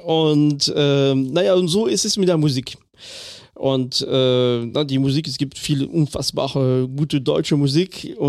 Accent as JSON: {"language": "German", "region": "Grand Est", "country": "France", "said": "ich wohne ja, also ich komme ja aus Lothringen ursprünglich, das ist ja nicht weit weg."}